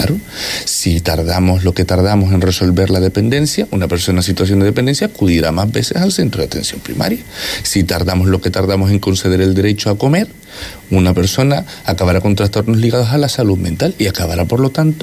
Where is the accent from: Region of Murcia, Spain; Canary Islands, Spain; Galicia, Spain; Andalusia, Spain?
Canary Islands, Spain; A día de hoy, yo adoro mi tierra, yo creo que todo el mundo adora a Canarias.